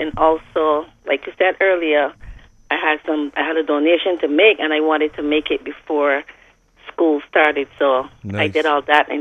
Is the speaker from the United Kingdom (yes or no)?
no; Barbados; now in New York, United States; I'm in Barbados. I'm home for a few days